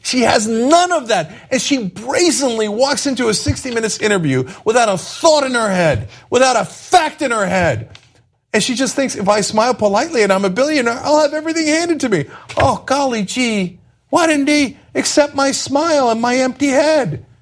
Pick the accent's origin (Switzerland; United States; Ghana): United States; I'm an American, and I'm a competitive dude